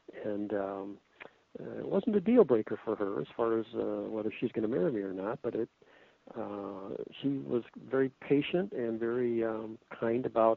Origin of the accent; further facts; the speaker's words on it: Detroit, Michigan, United States; I grew up in and lived most of my life in the Detroit, Michigan area.